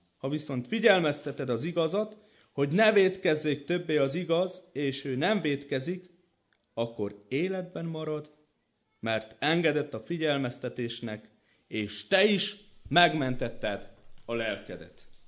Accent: Apața, Brașov County, Romania; hazamentem a szülőfalumba, Apácain, Apácai Csere Jánosnak a szülőfalujából származom.

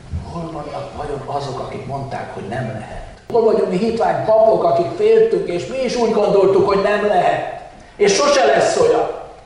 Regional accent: Nagytarcsa, Pest, Hungary; born there; Nagy Tartsán egy csodálatos vadászkartészerű épületben születtem, ott a helyszínen, akkor még nem voltak ilyen születő üzemek.

